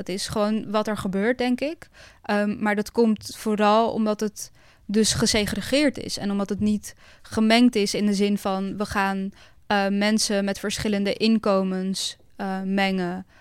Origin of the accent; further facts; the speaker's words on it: Zoetermeer, South Holland, Netherlands; Ik ben opgegroeid in Zoetermeer in een hele grote flat.